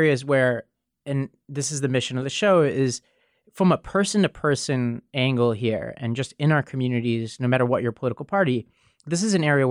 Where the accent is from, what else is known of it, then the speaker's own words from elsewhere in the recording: New York City, New York, United States; And in my hometown of New York City, the mayor has stated that he plans to reopen New York City's public schools in September